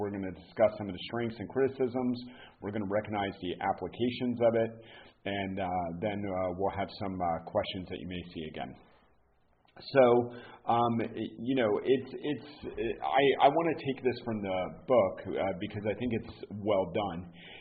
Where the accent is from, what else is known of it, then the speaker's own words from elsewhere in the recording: the South, United States; which I was ill prepared for because I am from the South.